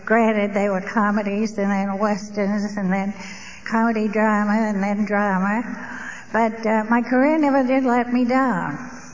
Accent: Sydney, New South Wales, Australia; born there; moved away; I was born in April in the fall, and that was in Sydney, Australia.

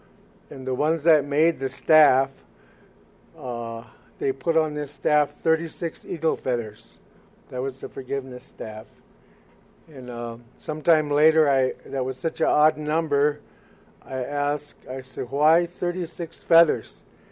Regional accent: United States; So, I'm from the Mohican Nation. Our nation is a clan system, so I was born for the Turtle Clan.

